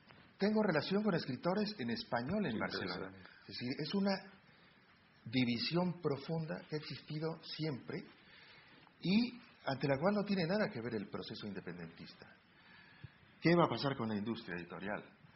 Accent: Veracruz, Mexico; aun cuando soy un catalán de Veracruz

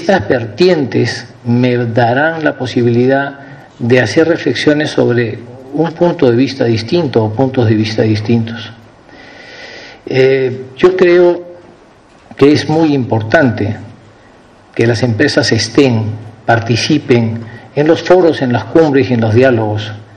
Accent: Peru; Soy un diplomático peruano, un euro-latinoamericano

